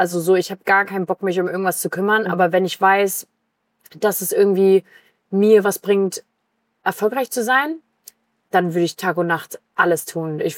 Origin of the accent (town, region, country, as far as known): Berlin, Germany; born or raised there